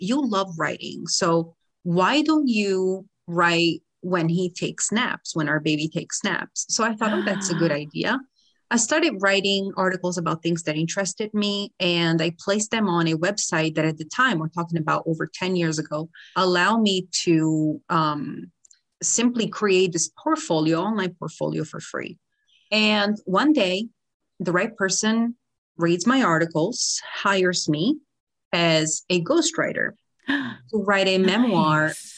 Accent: Naples, Campania, Italy; And oh, we were in Naples, southern Italy, my hometown.

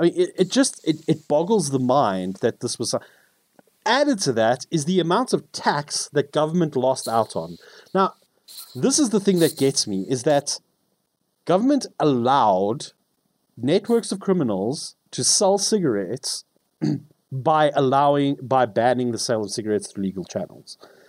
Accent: South Africa; Yeah, there was a nice bit of unity I felt as a South African with us all going through this nonsense.

